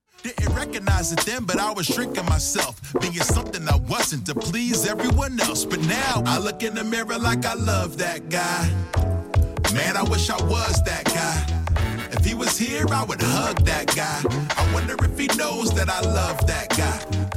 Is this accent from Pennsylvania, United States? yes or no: yes; Philadelphia, Pennsylvania, United States; And me growing up in Philadelphia, we didn't have a treehouse.